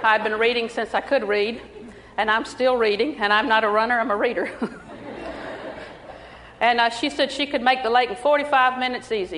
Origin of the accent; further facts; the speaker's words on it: Auburndale, Florida, United States; Well, I'm from Auburndale, so that's what you get. That's what we say in Auburndale. Auburndale is my home.